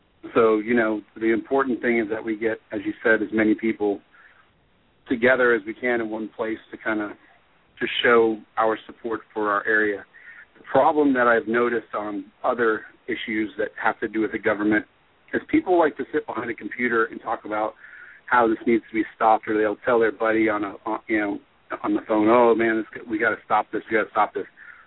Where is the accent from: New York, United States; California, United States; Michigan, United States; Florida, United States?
Florida, United States; I grew up here in Brevard County. It's a piece of who we are.